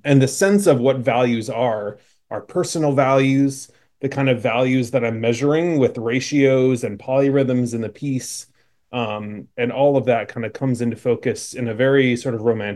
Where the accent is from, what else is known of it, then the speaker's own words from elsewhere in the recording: Indiana, United States; there was a strong Suzuki program in my hometown in Indiana. So I was surrounded by other people with a lot of musical interest. I grew up in the Mennonite church as well.